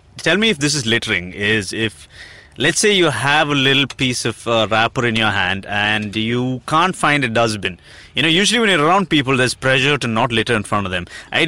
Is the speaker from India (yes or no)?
yes; Coimbatore, Tamil Nadu, India; also born or lived in Kerala; Yeah, well, I was born in somewhere in Kerala, but I grew up in Coimbatore.